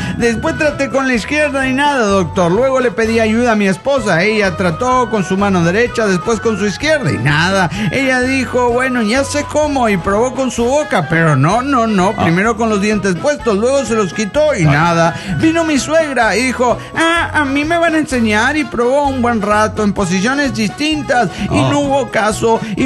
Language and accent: Spanish; Guadalajara, Jalisco, Mexico; de Guadalajara, Jalisco.